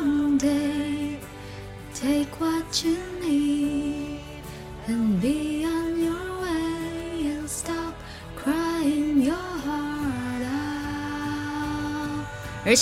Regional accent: Chongqing, China; 用我们重庆话就是说

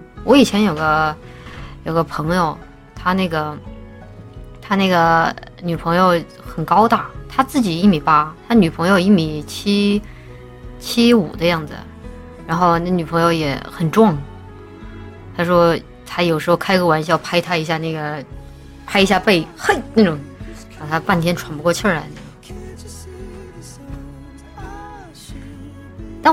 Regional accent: Chongqing, China; 在川渝地区，在我的老家重庆哈

